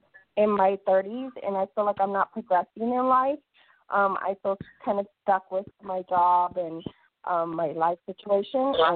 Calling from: Austin, Texas, United States; from Austin, Texas.

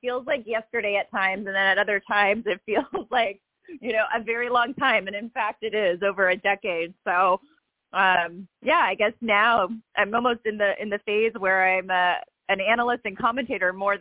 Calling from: California, United States; I'm calling you from sunny California.

